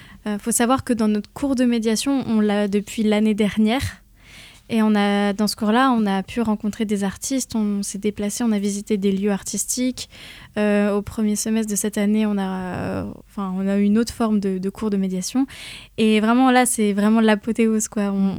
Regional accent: Rennes, Brittany, France; Moi, je suis rennaise, j'ai grandi à Rennes, je suis née à Rennes

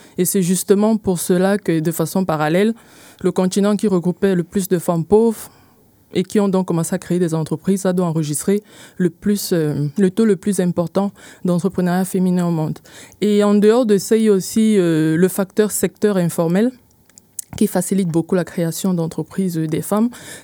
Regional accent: Cameroon; je suis camerounaise d'origine

